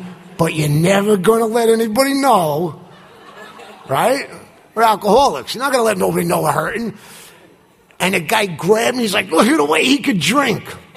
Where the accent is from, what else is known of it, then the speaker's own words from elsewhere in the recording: Brooklyn, New York, United States; I grew up in Brooklyn. Place called Canarsie. I live in Park Slope now. I grew up in Canarsie. I was like that red-headed Jewish stepchild in a predominantly Italian neighborhood at the time.